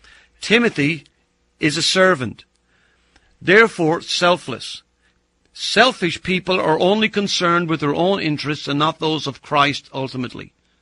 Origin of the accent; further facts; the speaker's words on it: Ireland; When I was a young boy growing up in Ireland, they used to have races where men would get in boats and row, 5, 6 in a boat